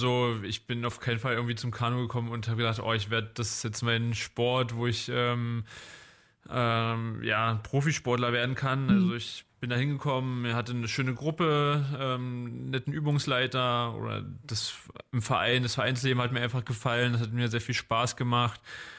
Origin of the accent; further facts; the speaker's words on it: Schwedt, Brandenburg, Germany; now in Potsdam, Germany; ich bin aus Schwedt, gebürtig aus Schwedt, bin dann zur 7. Klasse damals auf die Sportschule gekommen.